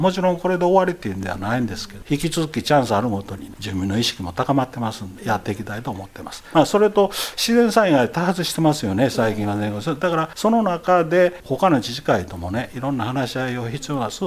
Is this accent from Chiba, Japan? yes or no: no; Kainan, Wakayama, Japan; moved away as an adult; 海南出身なんですけどね、まあ、48年か、もうこっちの方が長いから